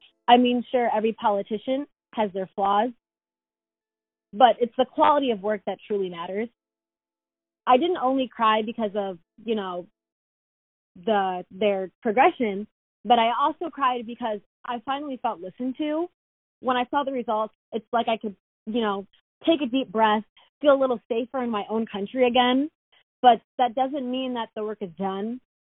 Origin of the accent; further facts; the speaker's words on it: United States; although I was born in America, I've never been anywhere else, that I don't belong here.